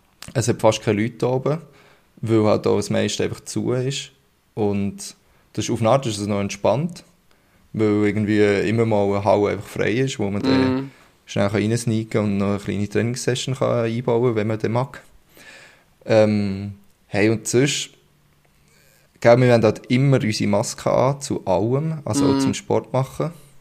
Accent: Switzerland; ich bin im Flachland aufgewachsen

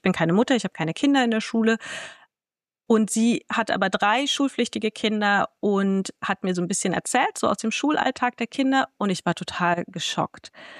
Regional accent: Wernigerode, Saxony-Anhalt, Germany; born or raised there; moved away as an adult

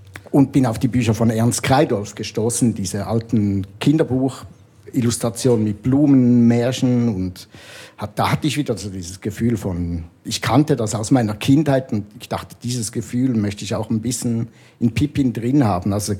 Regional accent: Switzerland; now in Berlin, Germany; ich komme jetzt aus Berlin, aber schlussendlich bin ich schon Schweizer, ich kenne mich hier aus.

